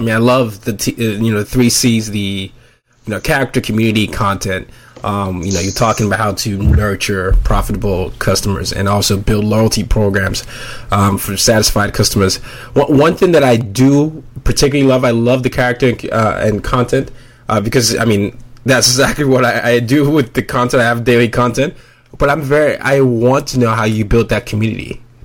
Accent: Nigeria; I'm Nigerian, and we have tribal groups. It's, you know, they're so diverse. We have over 300 different languages.

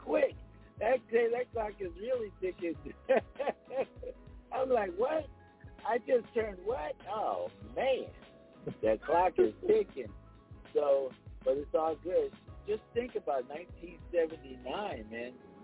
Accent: Philadelphia, Pennsylvania, United States; because I'm from Philly, I am, you know, a product of the sound of Philadelphia, it was embedded in me.

